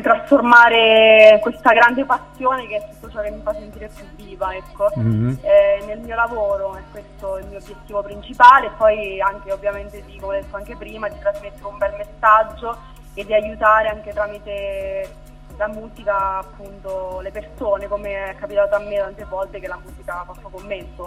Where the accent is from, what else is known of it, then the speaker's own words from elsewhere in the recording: San Benedetto del Tronto, Marche, Italy; sono una ragazza di 21 anni, vengo da San Benedetto del Tronto, nelle Marche.